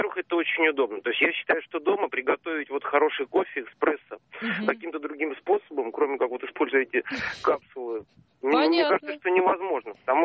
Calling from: Moscow, Russia; Из Москвы.

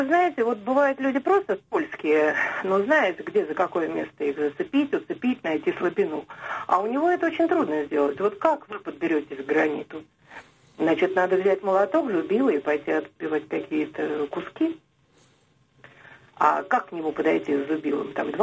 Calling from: Moscow, Russia; Я из Москвы.

